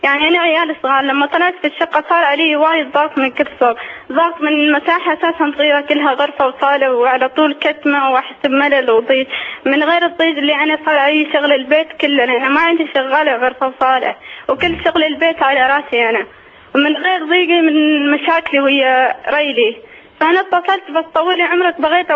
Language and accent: Arabic; Oman; انا مشكلتي اني انا من عمان وهو من الامارات